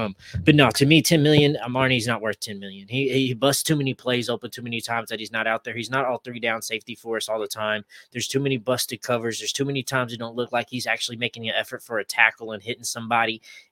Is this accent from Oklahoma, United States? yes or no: yes; Muskogee, Oklahoma, United States; this motherfucker is from my hometown in Muskogee, Oklahoma, as well